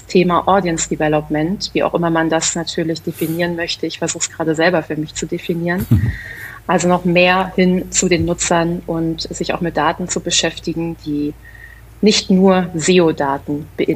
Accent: Berlin, Germany; Ich bin auch Berlinerin und ich bin auch sehr stolz darauf, das immer wieder so zu betonen, weil es offensichtlich so selten ist, dass es noch so eingefleischte Berliner gibt, die hier geboren sind, die hier aufgewachsen sind

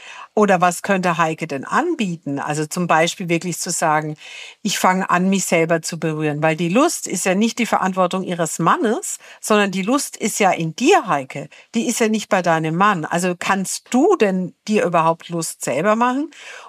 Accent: Bavaria, Germany; Ich bin ja aus Franken, es ist ja nicht so weit.

